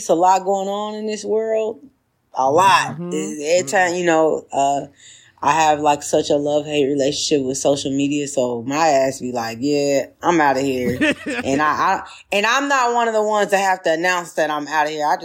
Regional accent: Chicago, Illinois, United States; Because like, I know me, and I'm from Chicago, so calm can be good.

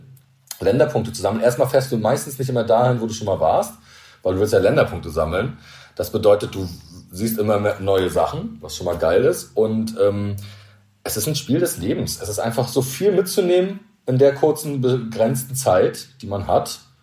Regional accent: East Germany, Germany; Ich bin Ossi und ich durfte ja nicht so viel reisen.

